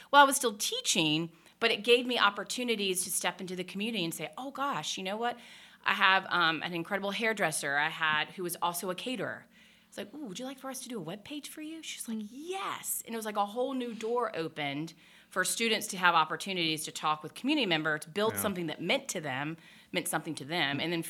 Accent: Charlotte, North Carolina, United States; ended up coming back here to Charlotte, which is my hometown, and continue to teach.

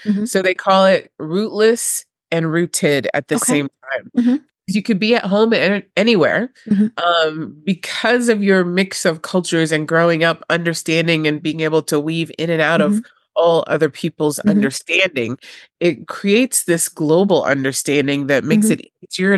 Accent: Spain; also born or lived in Turkey / Germany; Now, I grew up in Spain and Turkey and I went to college in Germany

